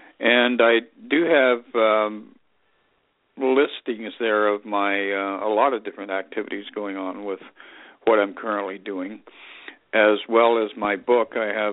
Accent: Colorado, United States; also born or lived in Los Angeles, California / Asia / Alaska; I'm originally from Los Angeles. I was born in Los Angeles and raised in Colorado. And I've lived, in Asia. I've lived in Alaska.

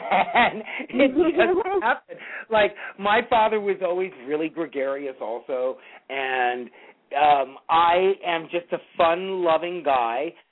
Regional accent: Los Angeles, California, United States; also born or lived in Burbank, California; they moved to Los Angeles, and that's where I was born and raised.

